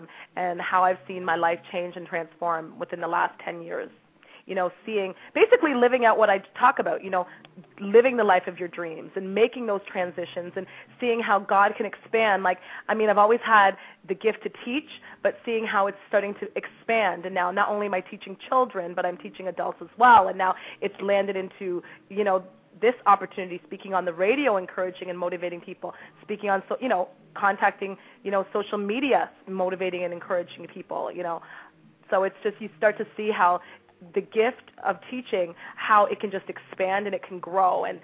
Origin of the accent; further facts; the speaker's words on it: Toronto, Ontario, Canada; also born or lived in Windsor; being from the, you know, Caribbean background, growing up in Toronto, you know, going to university and living in Windsor for 15 years and working in Detroit